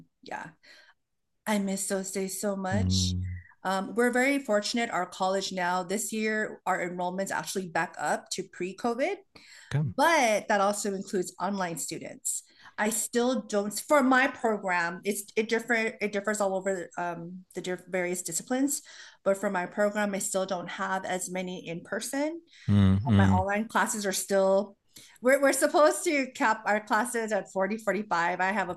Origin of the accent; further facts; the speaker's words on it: San Diego, California, United States; also born or lived in Kalinga, Philippines; I was born in Kalinga, but came over when I was barely even 2 years old. And the first neighborhood that we actually lived in San Diego was in Barrio Logan. Mm. So grew up in Barrio Logan.